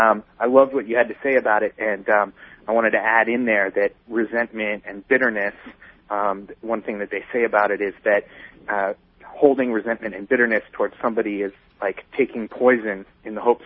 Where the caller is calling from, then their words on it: Tucson, Arizona, United States; I'm calling from Tucson.